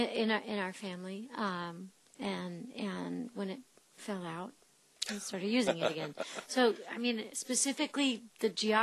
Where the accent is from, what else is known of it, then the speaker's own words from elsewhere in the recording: North Carolina, United States; also born or lived in Texas, United States; So I was raised in North Carolina.